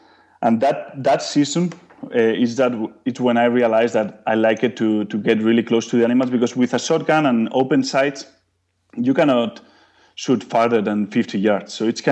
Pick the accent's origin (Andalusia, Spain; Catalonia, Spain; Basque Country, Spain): Basque Country, Spain; Bilbao; Yeah, I grew up in Spain, in the northern part in Bilbao.